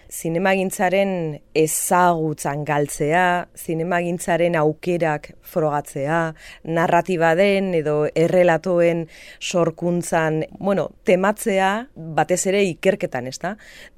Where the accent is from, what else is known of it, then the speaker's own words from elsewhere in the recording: Arrigorriaga, Basque Country, Spain; Arrigorriagakoa naiz